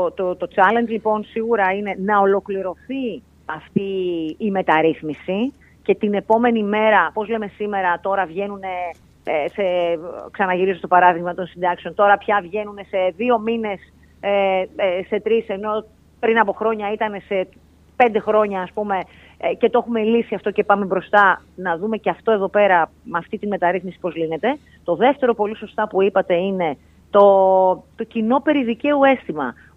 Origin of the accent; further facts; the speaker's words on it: Grevena, Western Macedonia, Greece; εγώ κατάγομαι από τα Γρεβενά